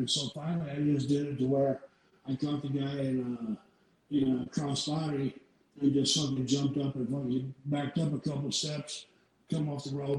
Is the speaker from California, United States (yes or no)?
no; Des Moines, Iowa, United States; the 4th television was in Des Moines, Iowa, in my hometown, like 2 hours away from me.